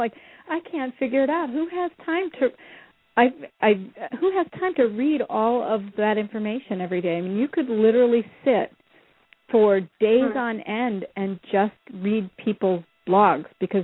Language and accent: English; Midwest, United States; and I'm a Midwesterner